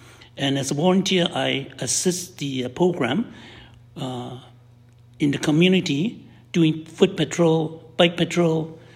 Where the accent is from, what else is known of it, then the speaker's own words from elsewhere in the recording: Hong Kong; moved away as an adult; now in London, Canada; I came from Hong Kong in 1976. I started in Ontario, London, Ontario, and being a nurse from Hong Kong